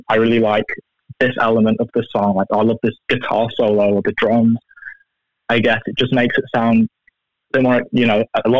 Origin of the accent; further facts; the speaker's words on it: Manchester, North West England, United Kingdom; moved away as an adult; now in New Zealand; I'm from Manchester.